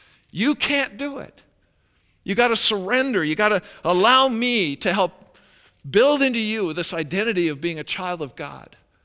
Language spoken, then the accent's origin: English; Calgary, Alberta, Canada; I grew up in Calgary, Alberta, so it's not a massive city, but it's lots of lights.